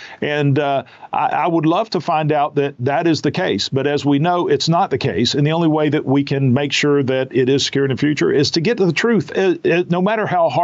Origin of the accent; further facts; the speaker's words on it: United States; Look, I, as an American, as a member of the United States Congress